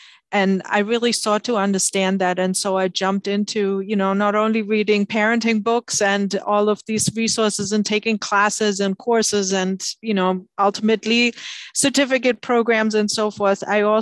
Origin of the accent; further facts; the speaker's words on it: Germany; English is a second language; now in United States; I grew up in Germany, and as you might detect from my accent